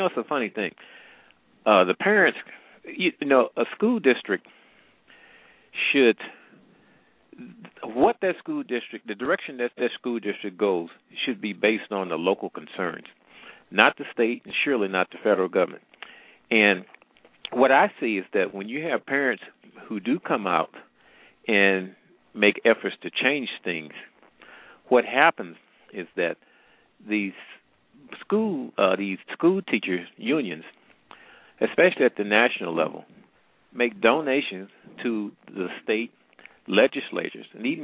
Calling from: Missouri, United States; I'm calling from the Midwest, matter of fact, Missouri.

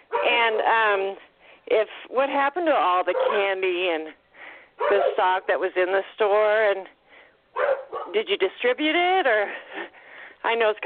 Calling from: Old Town, Idaho, United States; I'm calling from Old Town, North Idaho. I'm sure nobody's ever heard of it.

